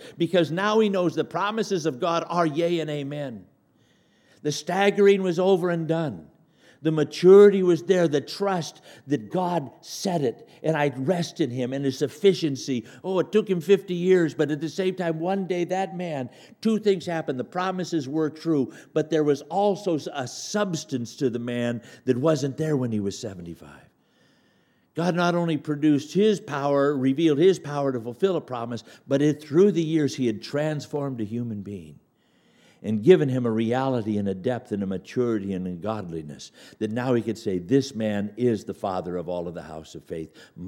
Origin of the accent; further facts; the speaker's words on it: Scotland, United Kingdom; I'm Scottish, and the Jews and the Scots, we go back and forth on which one can find another way to make a buck